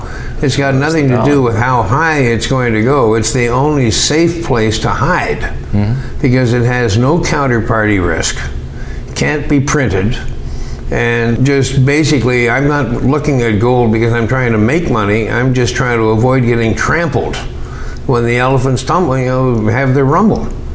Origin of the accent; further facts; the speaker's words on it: Canada; Being a Canadian